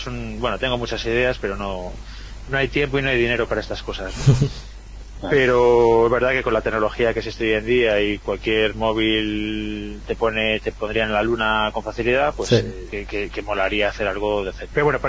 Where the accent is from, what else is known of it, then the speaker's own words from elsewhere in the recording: Vigo, Galicia, Spain; now in Madrid, Spain; No, yo estoy en Madrid, no estoy en Vigo. Bueno, soy de Vigo, pero no vivo allí.